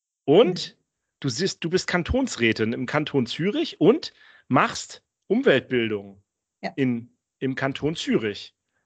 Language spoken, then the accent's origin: German; Germany; also bei uns in Deutschland ist das so, ne?